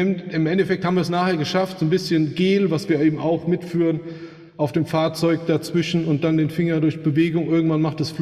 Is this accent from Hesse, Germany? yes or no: yes; Hesse, Germany; weil ich als Hesse doch manchmal ein bisschen andere Art und Weise habe, auch mit anderen umzugehen